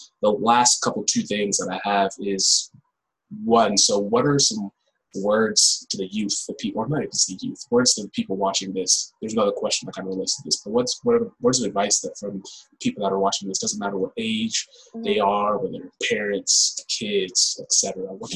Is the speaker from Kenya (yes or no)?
yes; Kenya; Like, I'm originally from Kenya